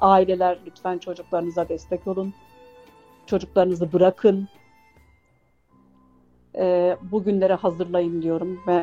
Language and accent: Turkish; Kayseri, Turkey; also born or lived in Istanbul; Ve ben dedim ben memleketim olan Kayseri'de öğretmenlik yapacağım.